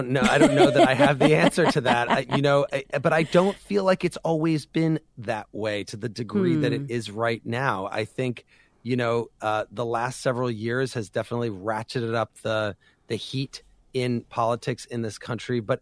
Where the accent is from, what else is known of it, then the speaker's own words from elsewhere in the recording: Urbana, Illinois, United States; So we're going to start this week in Urbana, Illinois, my hometown.